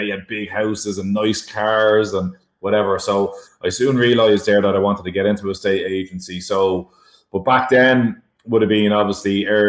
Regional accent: Rathcoole, Leinster, Ireland; I'm from Racoole, County Dublin there, where the Putchane Still is. And when I was growing up, I was working in the Putchane Still

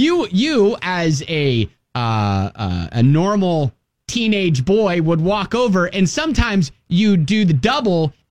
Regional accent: Ohio, United States; I'm from Ohio, and I'm like, all right.

